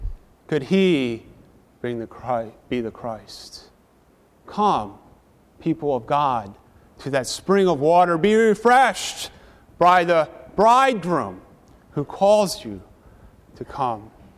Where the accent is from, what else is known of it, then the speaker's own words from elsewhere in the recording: United States; We're not British, but we Americans get some enjoyment out of watching weddings.